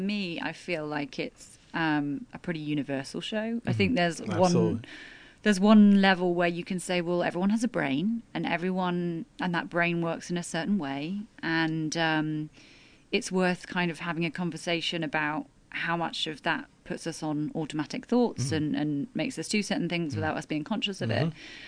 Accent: United Kingdom; how much we're British, so obviously we repress everything.

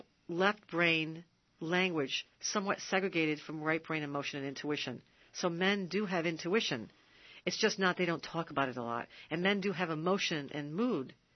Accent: Rhode Island, United States; Yeah, I come from Rhode Island. We mispronounce everything.

